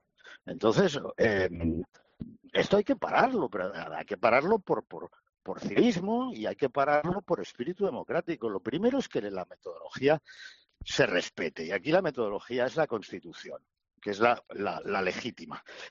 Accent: Barcelona, Catalonia, Spain; born there; dado que nací en Barcelona y me tocó esa época

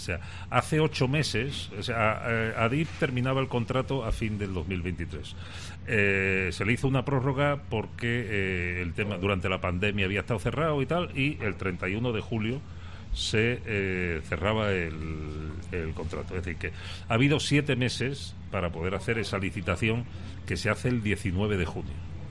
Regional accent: Cádiz, Andalusia, Spain; yo digo que soy gaditano, cadista y carnavalero.

